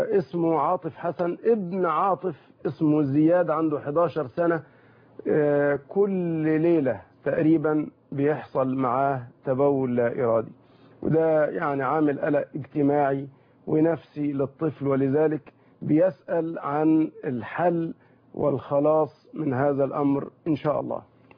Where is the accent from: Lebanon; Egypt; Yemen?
Egypt; يعني الطهارة عندنا في مصر يعني الختان في بعض الدول